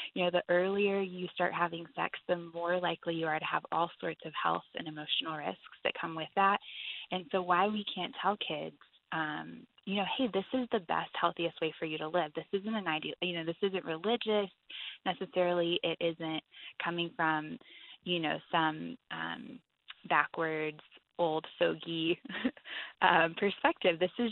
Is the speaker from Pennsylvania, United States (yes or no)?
no; Colorado, United States; Colorado, my home state, is in a really public battle updating their sex ed laws.